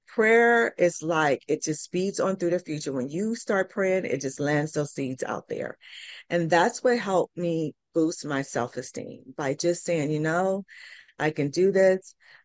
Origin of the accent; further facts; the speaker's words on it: California, United States; now in Tulsa, United States; I don't have no shade to Tulsans, but I'm from California. I'm a city girl.